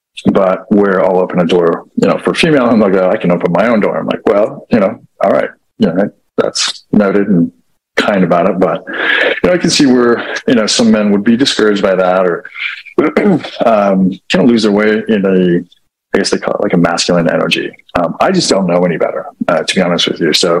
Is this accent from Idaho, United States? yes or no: yes; Idaho, United States; Yeah, like people ask me, where are you from? It's like, IdaHome.